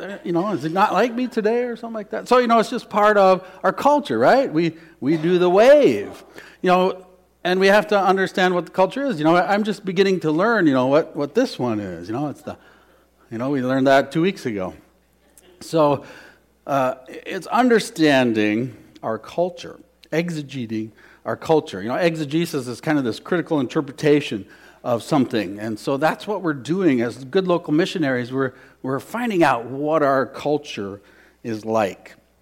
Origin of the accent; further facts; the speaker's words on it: Murdoch, United States; So I grew up in Murdoch, about 350 people.